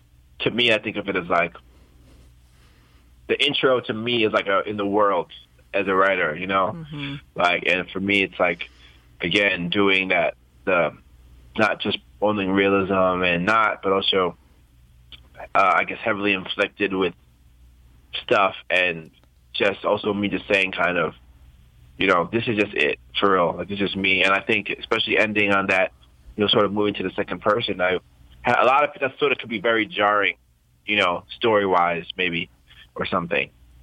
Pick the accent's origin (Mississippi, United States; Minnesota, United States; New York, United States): New York, United States; Queens; I was born in Queens. I spent most of my life within, like, probably 300 miles of where I was born. I'm from New York, and I've been in New York.